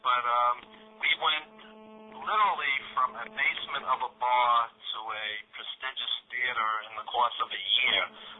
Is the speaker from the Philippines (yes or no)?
no; New York, United States; you're from Australia and I'm from New York